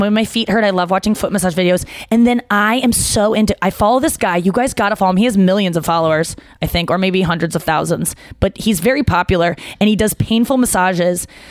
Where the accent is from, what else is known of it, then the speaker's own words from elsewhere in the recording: St. Louis, Missouri, United States; I was from St. Louis.